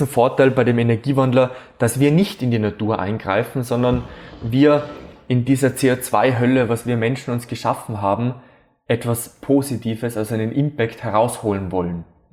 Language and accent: German; Austria; wenn man jetzt 1000 solche Rap-Systeme bei uns in Österreich verbauen würde